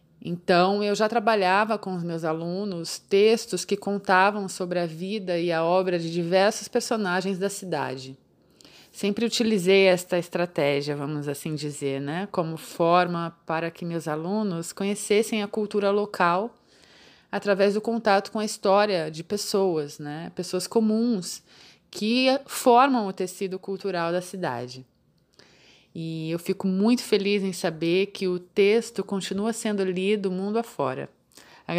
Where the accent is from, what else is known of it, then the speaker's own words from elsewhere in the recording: São Paulo, Brazil; now in Rio de Janeiro, Brazil; sou paulistana, nascida na cidade de São Paulo e desde 1999 vivo no Rio de Janeiro com meu marido, meu filho, Felipe e nosso cachorrinho Messi.